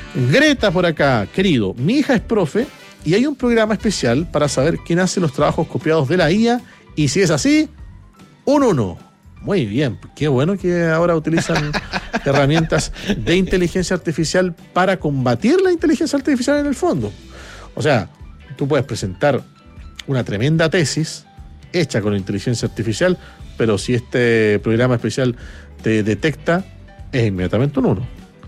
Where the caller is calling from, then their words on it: La Florida, Santiago Metropolitan Region, Chile; de la Florida.